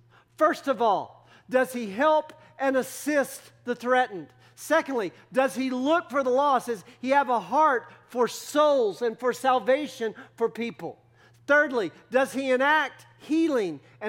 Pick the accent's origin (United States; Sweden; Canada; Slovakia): United States; Texas; accent: Texas; Okay, I realize my Texas accent kind of confuses those consonants.